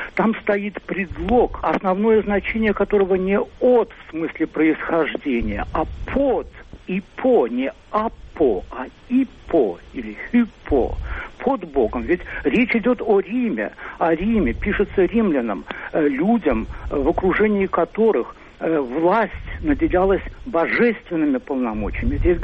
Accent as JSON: {"language": "Russian", "region": "Saint Petersburg", "country": "Russia", "said": "Я из Петербурга."}